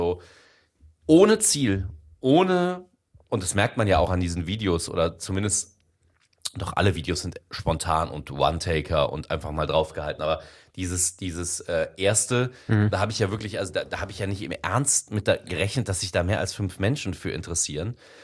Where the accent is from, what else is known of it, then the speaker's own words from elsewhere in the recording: Indonesia; ich bin ja in Indonesien aufgewachsen